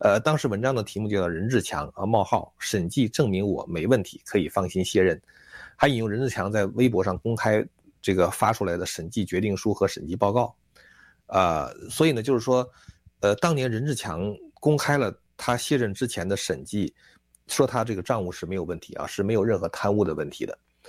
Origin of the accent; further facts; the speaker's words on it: China; 用我们中国人话来讲